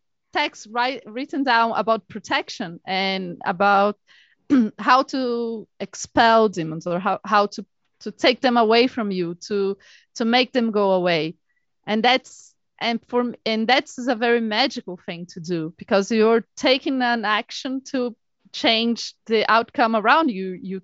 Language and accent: English; Brazil; I grew up in a Catholic ward and in Brazil. I'm Brazilian. I grew up in Brazil, and we are very Catholic in Brazil.